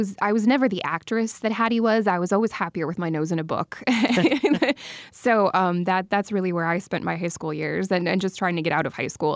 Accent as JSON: {"language": "English", "region": "Minnesota", "country": "United States", "tie": "born or raised there", "said": "I grew up in the Twin Cities in a small town that's kind of become a suburb over the years because of urban sprawl."}